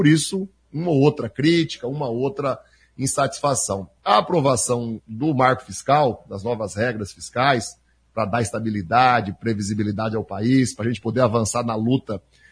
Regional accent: Paraná, Brazil; Eu nasci, moro aqui no Noroeste até hoje, né, fui prefeito duas vezes de Cruzeiro do Oeste, né, sou vizinho de vocês.

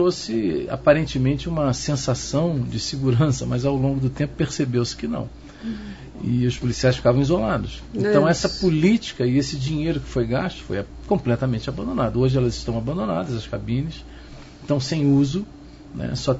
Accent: Rio de Janeiro, Brazil; Apesar de ter um sangue gaúcho, até agora vem meu pai de São Borja, né? Aqui pertinho, mas eu sou carioca da gema, nasci lá, sou tijucano

